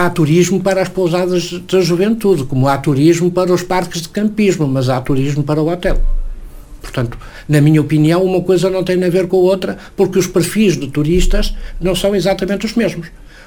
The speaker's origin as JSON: {"language": "Portuguese", "town": "Vila do Conde", "region": "Porto", "country": "Portugal", "tie": "born or raised there", "also_born_or_lived": "Matosinhos", "said": "eu sou vilacondense por opção. Isto é, eu vivo em Vila do Conde, fui criado em Vila do Conde, mas não sou natural de Vila do Conde, eu sou natural de Matosinhos. Mas fui para Vila do Conde muito pequenino."}